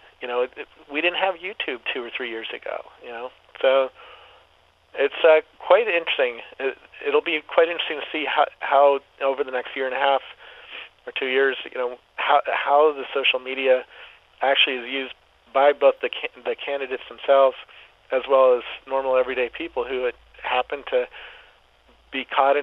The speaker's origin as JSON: {"language": "English", "region": "California", "country": "United States", "tie": "born or raised there", "said": "living in California, because I grew up in California."}